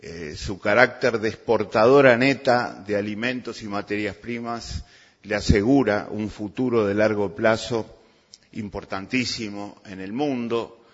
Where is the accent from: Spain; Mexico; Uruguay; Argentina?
Uruguay; en mi país, aquí en Uruguay